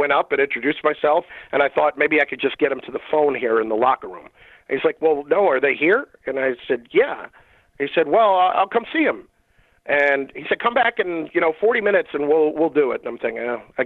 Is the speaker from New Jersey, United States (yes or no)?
yes; New Jersey, United States; They took me out to Italian. I'm from New Jersey. I'm from New Jersey.